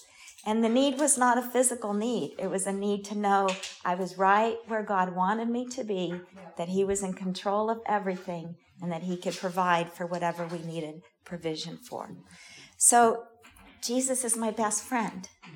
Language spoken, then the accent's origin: English; Arizona, United States; And I grew up in Arizona, and we had citrus trees.